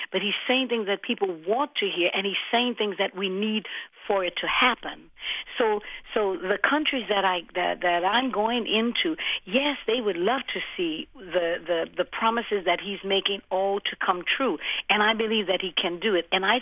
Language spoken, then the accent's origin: English; New Orleans, Louisiana, United States; I come from New Orleans, where the jazz, we say jazz was born